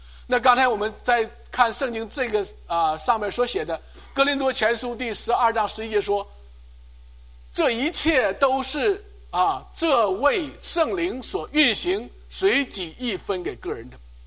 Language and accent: Chinese; China; 你就知道咱们大陆人，咱们华人的数学多强